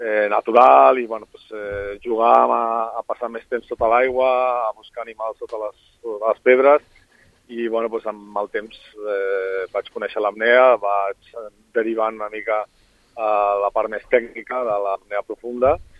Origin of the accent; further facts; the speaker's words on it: Montgat, Catalonia, Spain; jo soc de Montgat, un poble aquí de...